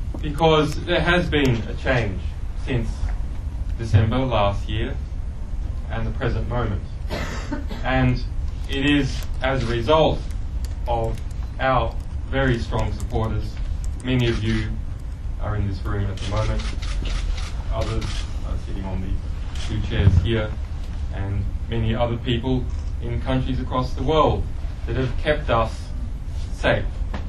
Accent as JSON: {"language": "English", "country": "Australia", "said": "He also stated that as an Australian travelling overseas, they would attempt to revoke my passport."}